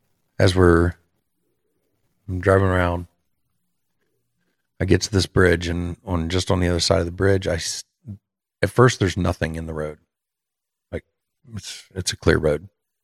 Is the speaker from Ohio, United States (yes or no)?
yes; Ohio, United States; now in Indiana, United States; I live very close to the Ohio border. I live in Indiana, but very close to Ohio, and I grew up in Ohio.